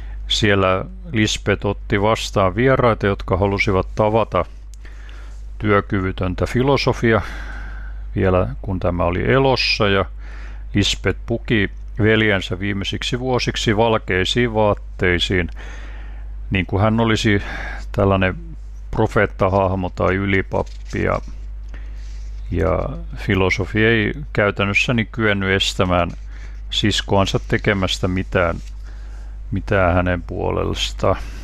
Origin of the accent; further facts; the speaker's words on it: Ulvila, Satakunta, Finland; olen Ulvilasta.